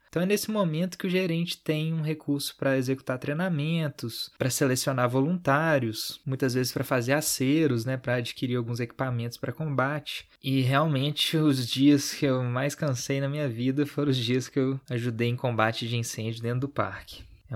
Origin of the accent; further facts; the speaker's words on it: Belo Horizonte, Minas Gerais, Brazil; E ele fica bem longe da minha cidade natal. São mais de 700 quilômetros de distância de Belo Horizonte, no sentido norte, é quase na divisão da Bahia.